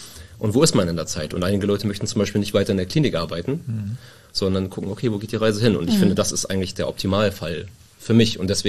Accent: Wismar, Mecklenburg-Vorpommern, Germany; also born or lived in Bad Kleinen; now in Greifswald, Germany; Ich bin interessanterweise in Bad Klein geboren. Ach. Und habe eigentlich den Großteil meines Lebens dann in Wismar und hier in der Region verbracht. Jetzt seit 2012 lebe ich auch in Greifswald.

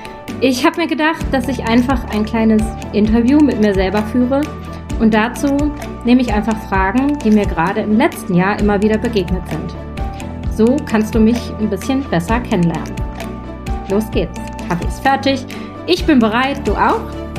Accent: Berlin, Germany; also born or lived in Wuppertal; Geboren wurde ich in Wuppertal. Aufgewachsen bin ich in Berlin. Studiert habe ich im wunderschönen Freiburg, und zwar Jura.

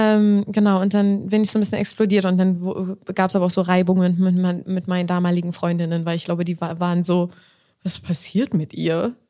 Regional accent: Berlin, Germany; Ich bin in Köpenick in Berlin aufgewachsen.

